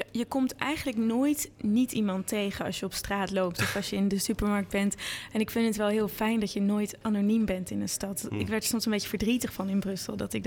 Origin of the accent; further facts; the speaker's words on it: Friesland, Netherlands; now in Belgium; Ja, ik kom uit Friesland. Ik ben, even kijken, zo'n kleine 10 jaar geleden ben ik naar België verhuisd. En daar woon ik nu nog steeds. Maar ik ben heel veel in Nederland nu ook, hoor.